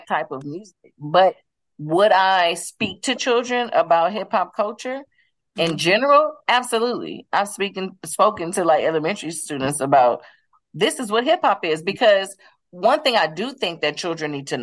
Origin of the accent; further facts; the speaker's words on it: Los Angeles, California, United States; And so I'm from South Central Los Angeles. I grew up on 51st and Dinker. I went to Crenshaw High School.